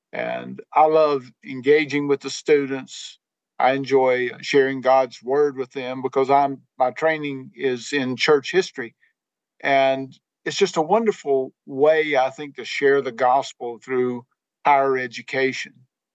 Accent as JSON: {"language": "English", "region": "North Carolina", "country": "United States", "tie": "born or raised there", "said": "I'm a native North Carolinian and went to UNC for my undergraduate. So we've been in Georgia now 13 and a half years."}